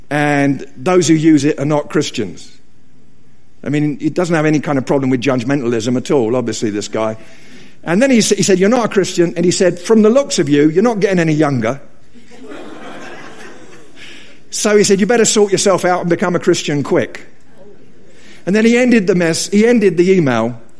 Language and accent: English; England, United Kingdom; I'm from England. We have a summer that lasts 17 minutes.